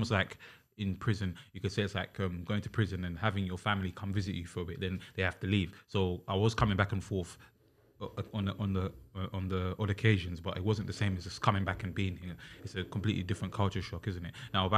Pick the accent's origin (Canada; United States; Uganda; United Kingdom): Uganda; I struggled for the longest time with people sort of accepting that I'm Ugandan, because they hear my accent, they say, oh, you're not Ugandan.